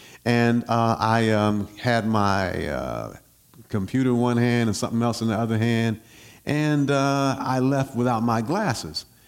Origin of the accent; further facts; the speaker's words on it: Covington, Tennessee, United States; Tennessee, we came, and Covington, Tennessee only had like 5,000 people, total population. And then we came from Tennessee to Springfield, the metropolitan area of Springfield.